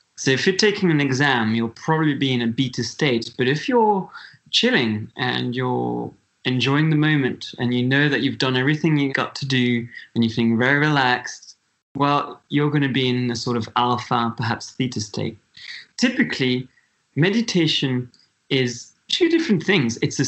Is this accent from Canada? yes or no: no; Switzerland; I'm from Switzerland. I'm very good on skis and the slopes, but swimming is another thing.